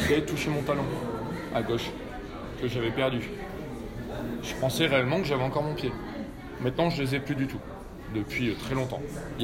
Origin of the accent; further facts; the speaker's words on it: Lille, Hauts-de-France, France; Donc je suis lillois